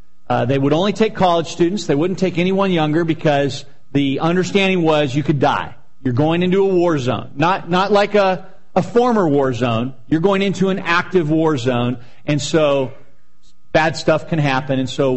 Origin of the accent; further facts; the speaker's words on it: Mission Viejo, California, United States; I grew up in Mission Viejo. It's very white and sheltered